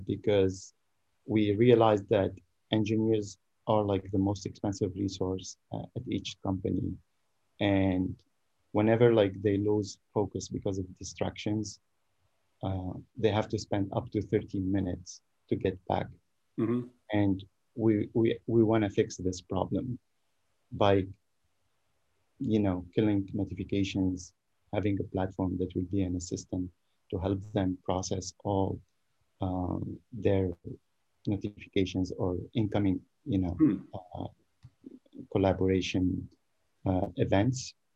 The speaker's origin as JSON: {"language": "English", "country": "Tunisia", "also_born_or_lived": "Canada / New York", "moved": "yes", "lives_now": "Bay Area, United States", "said": "I live in the Bay Area, but I am a longtime traveler. I'm originally from Tunisia. I spent 9 years in Canada where I did my master's degree and I worked for a little bit. Then moved to New York"}